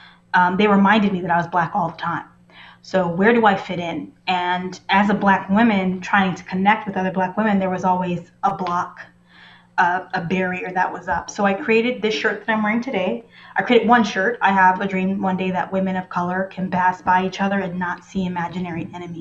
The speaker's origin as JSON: {"language": "English", "town": "Los Angeles", "region": "California", "country": "United States", "tie": "born or raised there", "said": "So it started with my experience in Los Angeles, growing up in Los Angeles and going to a predominantly white high school"}